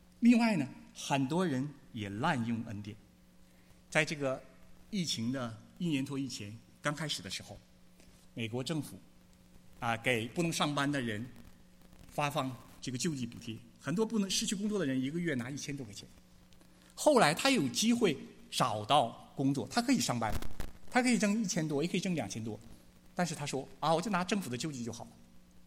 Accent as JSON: {"language": "Chinese", "country": "China", "tie": "born or raised there", "said": "如果我们是中国大陆长大的那一代，我们这一代"}